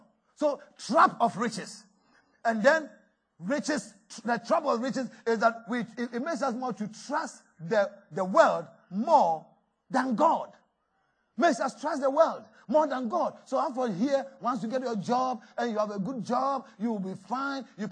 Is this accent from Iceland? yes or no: no; Ghana; Lord, I came from Ghana to this place.